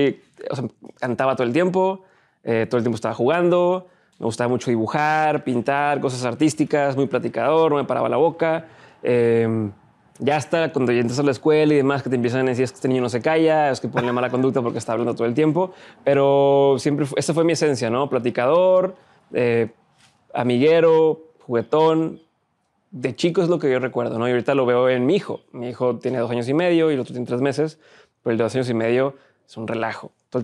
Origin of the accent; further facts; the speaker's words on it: Monterrey, Nuevo León, Mexico; De aquí de Monterrey. Yo soy aquí de Monterrey